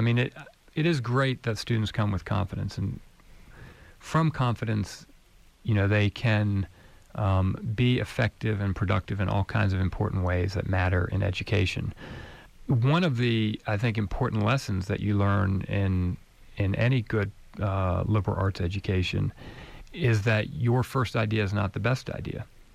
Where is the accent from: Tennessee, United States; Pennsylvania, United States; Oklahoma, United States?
Tennessee, United States; Nashville; from my hometown of Nashville